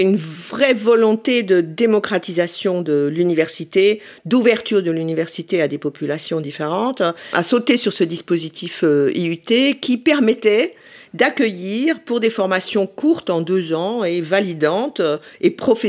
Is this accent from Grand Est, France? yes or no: no; Paris, Île-de-France, France; Moi, j'ai été très atypique, puisque je venais de Paris et j'étais vraiment la seule parisienne de la promotion.